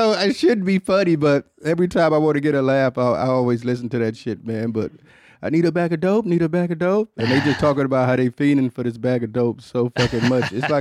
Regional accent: Detroit, Michigan, United States; growing up in Detroit, you only got like 3 months where you could skate.

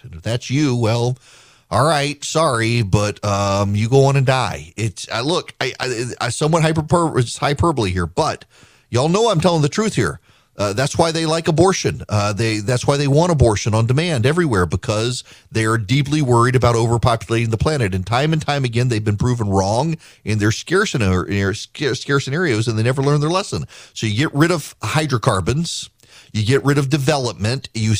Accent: Dubai, United Arab Emirates; One of the highlights of my life as a kid growing up in Dubai was our class

